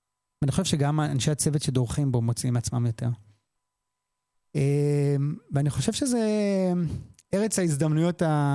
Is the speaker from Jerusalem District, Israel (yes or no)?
no; Modi'in-Maccabim-Re'ut, Central District, Israel; אני גדלתי במכבים רעות, ולמדתי בבית ספר בתיכון ברעות.